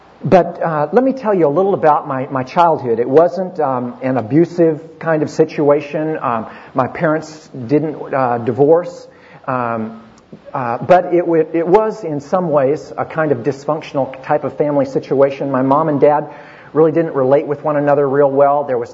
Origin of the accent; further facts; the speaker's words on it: Portland, Oregon, United States; I grew up in Portland, Oregon. I'm the oldest of seven kids.